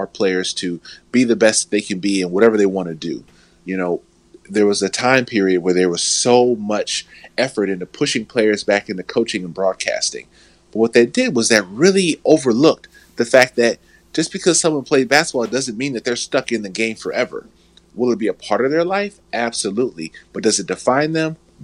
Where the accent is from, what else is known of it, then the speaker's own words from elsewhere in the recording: Chicago, Illinois, United States; I mean, for me personally as a fan, you know, growing up in Chicago, watching that, that was great.